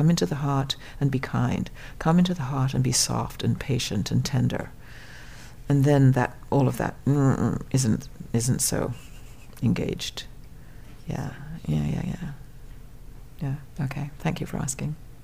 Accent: Canada; we're all Canadian, middle-aged female, turns out

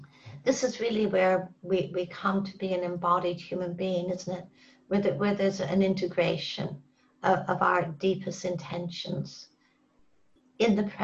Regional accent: Canada; I grew up in Canada also, you know, and I grew up in, you know, an environment where, you know, most everybody I knew or encountered was out hunting and fishing

